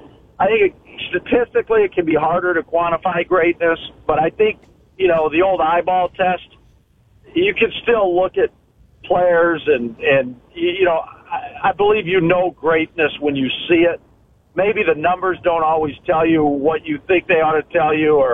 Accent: Michigan, United States; now in California, United States; I grew up in Michigan. I'm based out west in California now.

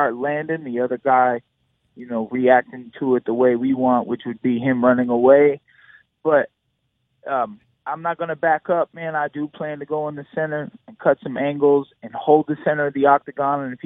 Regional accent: Flint, Michigan, United States; I'm from Flint, Michigan, so I was born and bred in the cold, but it's been a long time. I've been in Florida for a while

